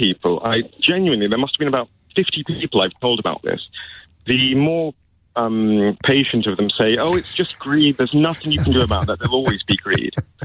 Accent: England, United Kingdom; I feel it's unfortunate I say this as an English person, but I think, and I say English as opposed to Scottish, because in this country, I think there is somewhat of a willful impotence we have.

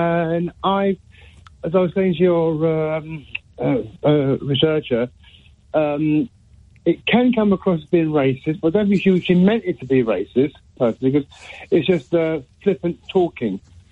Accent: England, United Kingdom; I've been born in the UK. I've been here since I was 4 years old. I'm now 60. I do refer to myself being English British, but I am not, as they, shall we say, English white.

